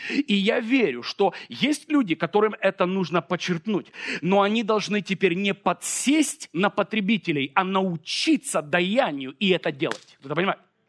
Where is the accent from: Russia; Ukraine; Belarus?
Ukraine; мы росли, знаете, в Советском Союзе еще тогда. Это была Украина, это была беднота.